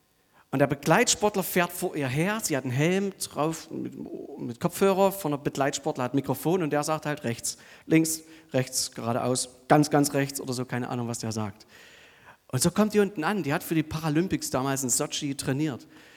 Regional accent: Saxony, Germany; now in Dresden, Germany; Ich komme ja aus Sosa eigentlich im Erzgebirge und naja, dann wohne ich halt jetzt 10 Jahre in Dresden und das färbt halt ab, dieses Sächsisch dort.

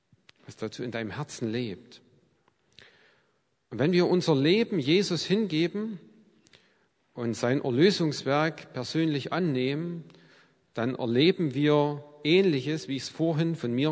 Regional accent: East Germany, Germany; Ich bin noch in DDR-Zeiten aufgewachsen

